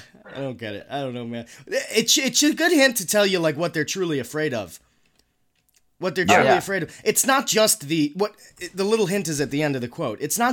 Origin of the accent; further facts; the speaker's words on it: New York, United States; We're from New York. That shit doesn't fly in New York.